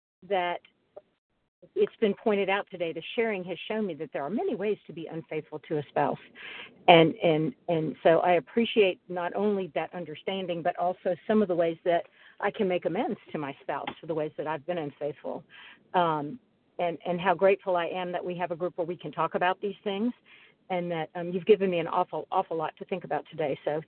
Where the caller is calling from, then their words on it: Mississippi, United States; I'm calling from Southern Mississippi today